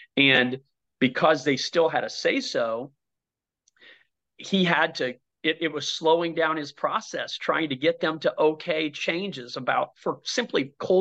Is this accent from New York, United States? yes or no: no; Brookston, Indiana, United States; I'm a kid from Brookston, Indiana.